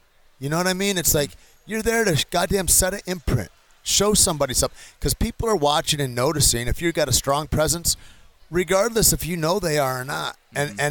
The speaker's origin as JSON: {"language": "English", "region": "Michigan", "country": "United States", "tie": "born or raised there", "said": "I grew up in Michigan, and it was one of the most impoverished counties in Michigan"}